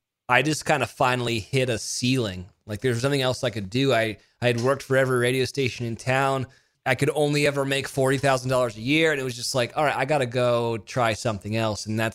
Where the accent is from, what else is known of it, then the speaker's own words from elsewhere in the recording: California, United States; also born or lived in Nashville; I grew up in California. Then I went to school in Mississippi for radio.